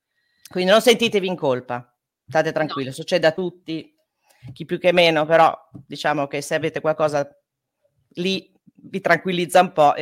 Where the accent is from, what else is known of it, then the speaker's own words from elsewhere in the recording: Bologna, Emilia-Romagna, Italy; siamo di Bologna, quindi figurati